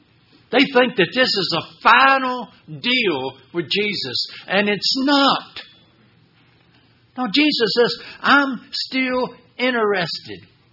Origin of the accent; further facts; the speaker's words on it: Midland, Texas, United States; I was raised in Midland, Texas.